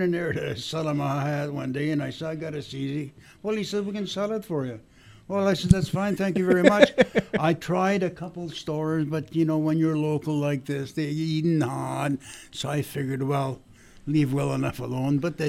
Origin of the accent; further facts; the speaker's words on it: Timmins, Ontario, Canada; I've been writing songs about all kinds of things around Canada, but Timmins is my hometown.